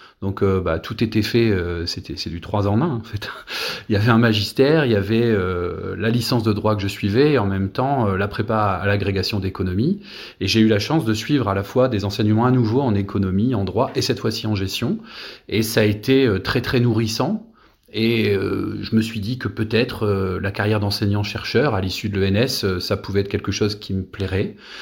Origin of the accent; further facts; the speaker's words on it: Hauts-de-France, France; born there; j'ai fini par revenir dans ma région natale, à l'Université de Lille